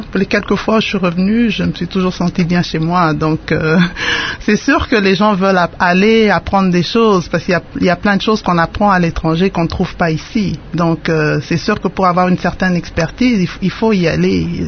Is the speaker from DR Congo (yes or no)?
yes; DR Congo